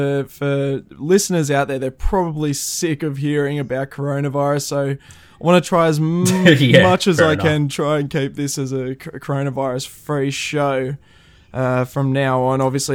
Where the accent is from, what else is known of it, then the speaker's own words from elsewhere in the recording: Australia; haven't picked up from our accent, we are from Australia, mate.